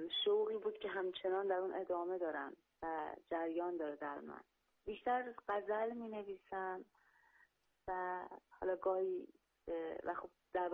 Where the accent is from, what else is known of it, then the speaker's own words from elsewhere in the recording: Iran; born there; من متولد ایران هستم، اما خب در منزل قاعدتا با اون لحجه خودمون صحبت میکنیم. من اینکه خب احساس میکنم با دو تا لحجه دارم زندگی میکنم